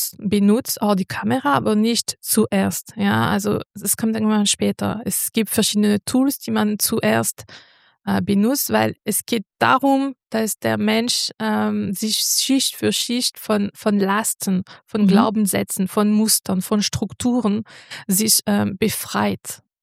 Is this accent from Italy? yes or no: no; France; born there; German is a second language; Also ich denke, ihr hört es an. Ich komme aus Frankreich, also gebürtig aus Frankreich.